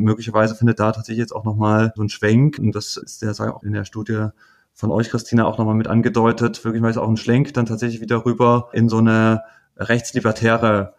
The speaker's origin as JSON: {"language": "German", "town": "Riesa", "region": "Saxony", "country": "Germany", "tie": "born or raised there", "said": "der letzte Wahlparteitag in meiner Heimatstadt Riesa"}